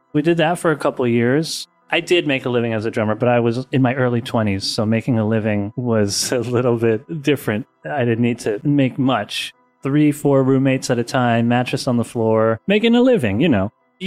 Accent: New York City, New York, United States; now in Los Angeles, United States; I'm from New York City, but I'm living in LA currently.

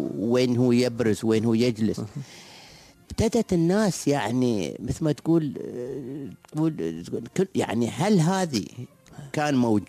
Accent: Abu Dhabi, United Arab Emirates; أنا أتذكر لما صار عندنا في أبوظبي

